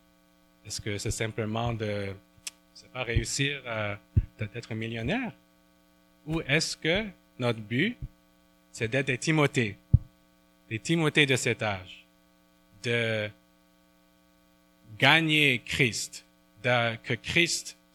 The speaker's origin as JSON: {"language": "French", "town": "Montreal", "region": "Quebec", "country": "Canada", "tie": "born or raised there", "said": "Vous savez, Alan et moi, on a grandi ici à Montréal"}